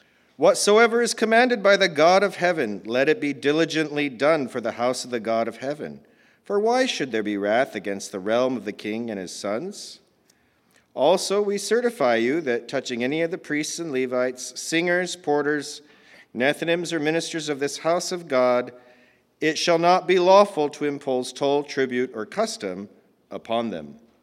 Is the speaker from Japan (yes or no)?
yes; Japan; now in Canada; I was born and raised in Japan on the mission field. I came to Canada in the early 90s, been here pretty much ever since.